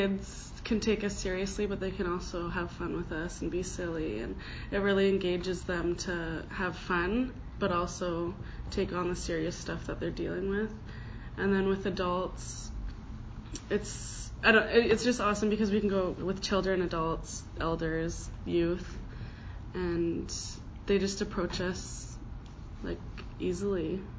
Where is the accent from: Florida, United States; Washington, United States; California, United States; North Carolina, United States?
Washington, United States; Sumas; I'm from Sumas, and there's been a train of suicides for a long time, so I feel like this helped me better understand where my community was coming from.